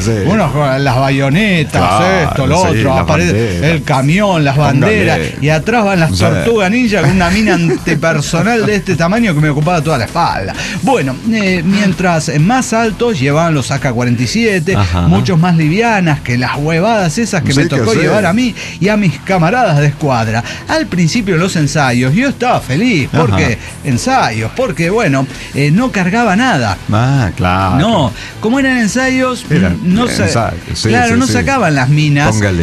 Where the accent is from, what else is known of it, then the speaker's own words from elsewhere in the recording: Tarija, Bolivia; parada delante de todas las autoridades de Tarija. Eso no pasó. No esperen mensaje. Hice quedar bien a mi tierra chapaca.